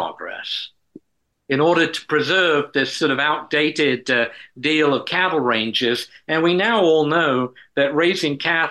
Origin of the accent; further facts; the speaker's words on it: England, United Kingdom; as a child growing up in England in the 1950s, the 50s is a big decade for Westerns.